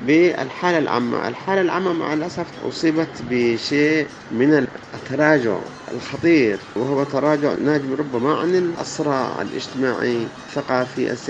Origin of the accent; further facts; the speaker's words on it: North Yemen, Yemen; لكن عندنا في الشمال كان المجتمع بعد ثورة سبتمبر بدأ يتسامح